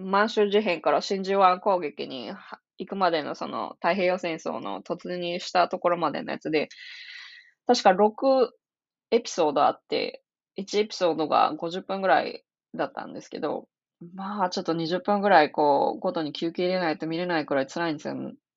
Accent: Hiroshima, Japan; born there; 私は広島で生まれたんですけど、

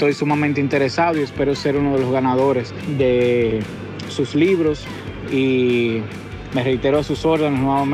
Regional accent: Dominican Republic; Soy de República Dominicana.

